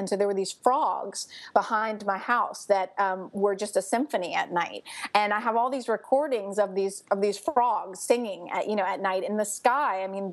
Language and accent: English; New Orleans, Louisiana, United States; moved away as an adult; also born or lived in Seattle; So I'm from New Orleans, but when I got back from the Peace Corps, I moved out to Seattle